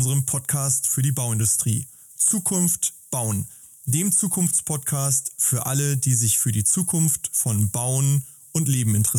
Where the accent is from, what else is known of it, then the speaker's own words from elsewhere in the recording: Hamburg, Germany; Ich freue mich natürlich ganz besonders, heute hier als Hamburger, auch mit einem Hamburger Unternehmer und einem Hamburger Unternehmen im Dialog zu sein.